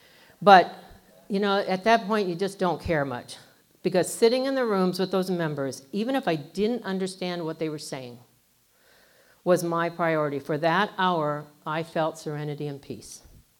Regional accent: Phoenix, Arizona, United States; now in Yuma, United States; In late 87, we ended up in Yuma as a result of another of those God moments. I grew up in Phoenix, and Yuma was not somewhere we even liked to drive through.

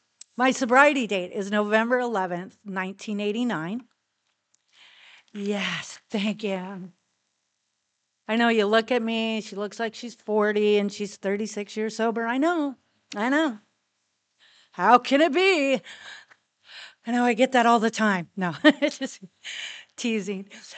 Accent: Bellingham, Washington, United States; Born and raised in Bellingham, Washington. Yes, look at that. I love it. Just a little north of Seattle and south of Vancouver, BC, back in the 70s.

